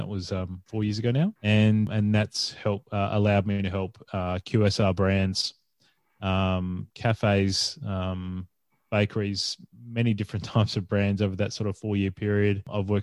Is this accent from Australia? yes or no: yes; Adelaide, South Australia, Australia; I'm from Adelaide originally, South Australia.